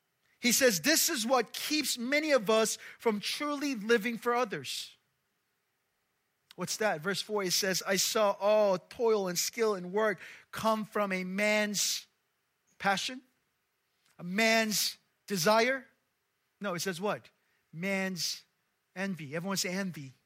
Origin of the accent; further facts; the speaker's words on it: Gangwon, South Korea; English is a second language; now in United States; And, you know, I couldn't speak English. I was, you know, middle of nowhere. It wasn't like I went from Seoul to America. It was like Gangwon-do to America.